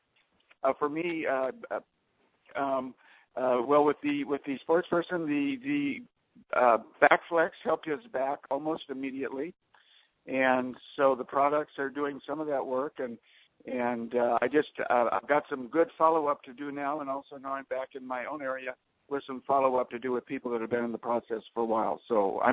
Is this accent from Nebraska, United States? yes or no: no; California, United States; I happened to mention that that I was from California